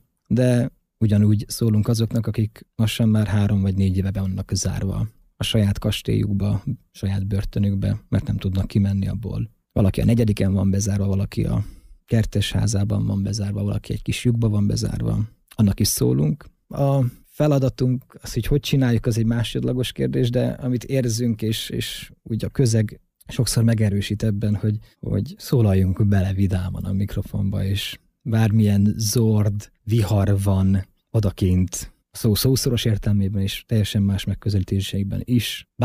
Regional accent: Zakarpattia Oblast, Ukraine; kárpátaljai magyarként kárpátaljai magyar értékeket szeretnénk közvetíteni a világnak

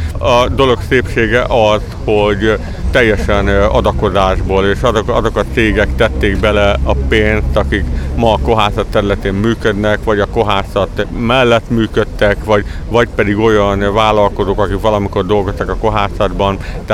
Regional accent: Miskolc, Borsod-Abaúj-Zemplén, Hungary; Én magam vasgyári vagyok, diósgyőr vagyok, miskolci vagyok. Itt is születtem a vasgyárban, nem csak azért, mert a kórház itt volt, hanem itt is laktunk ténylegesen.

